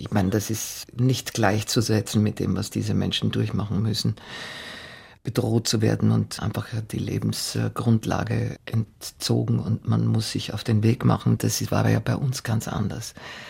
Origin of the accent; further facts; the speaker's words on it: Austria; also born or lived in Athens, Greece; Österreich, in der Schule, war nur beim Verlesen der Zeugnisse der besondere Moment